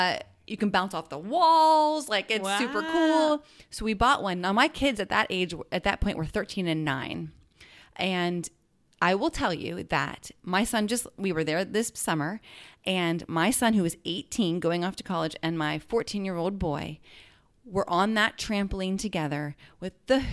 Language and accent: English; Pennsylvania, United States; See, we're originally from Western Pennsylvania, so we have to stay loyal.